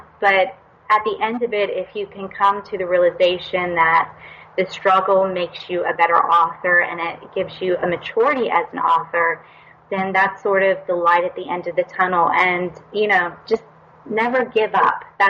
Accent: United States; And the interesting thing is I got the most interest from the U.K. and Canada and then my home country, U.S., last.

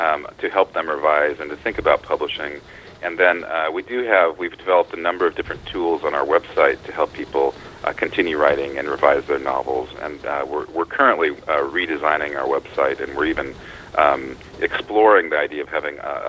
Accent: Oskaloosa, Iowa, United States; There is a family also in my hometown of Oskaloosa, Iowa, who has done NaNoWriMo together

